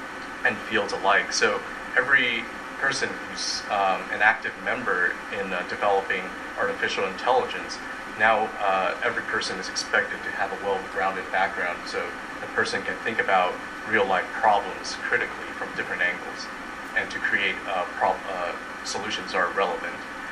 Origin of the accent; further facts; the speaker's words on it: New York, United States; since I'm from New York, I'll compare New York to Taiwan